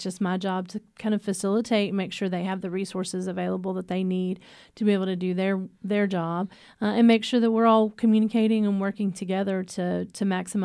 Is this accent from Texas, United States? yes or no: yes; Holland, Texas, United States; But I graduated from high school in Holland in the Temple Belt and Killeen are